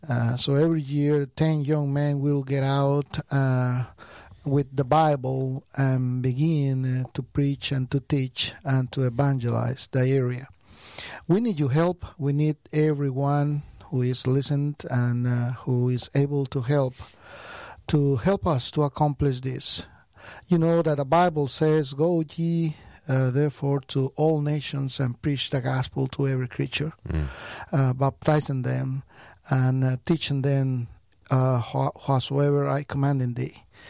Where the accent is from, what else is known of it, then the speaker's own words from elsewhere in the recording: Costa Rica; Yes, I am from Costa Rica. Costa Rica is a small country in Central America between Panama and Nicaragua.